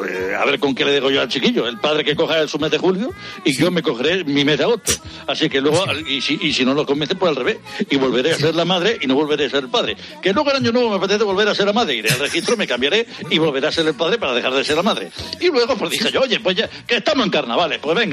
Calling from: Alalpardo, Community of Madrid, Spain; Yo llamo desde aquí, desde Madrid, desde la localidad, bonita localidad de Alalpardo.

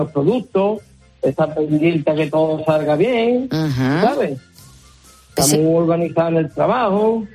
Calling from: El Bosque, Andalusia, Spain; nos llamo de un pueblo de la provincia de Cádiz, que se llama El Bosque.

